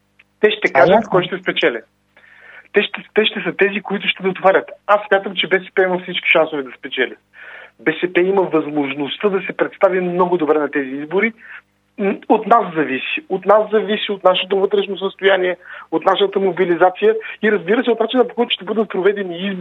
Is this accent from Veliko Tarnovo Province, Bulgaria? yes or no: no; Plovdiv, Plovdiv Province, Bulgaria; И понеже аз съм от Пловдив, наясно съм в състоянието на пловдивската организация